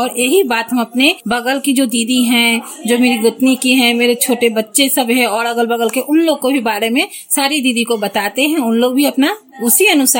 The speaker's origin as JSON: {"language": "Hindi", "town": "Musahari", "region": "Bihar", "country": "India", "said": "मैं संगम जीविका संकुल स्तरीय महिला संघ की अध्यक्ष हूँ और मुसहरी प्रखंड की रहने वाली हूँ।"}